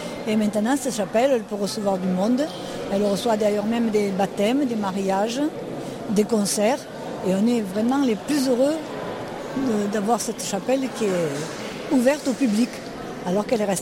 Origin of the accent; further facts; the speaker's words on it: Manosque, Provence-Alpes-Côte d'Azur, France; born there; comme je suis née à Manosque, je l'ai rencontré certainement.